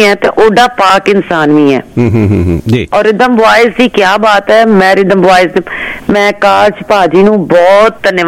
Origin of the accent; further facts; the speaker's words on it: Lahore, Punjab, Pakistan; ਮੈਂ ਲਾਹੌਰ ਤੋਂ ਜੀ, ਲਾਹੌਰ ਤੇ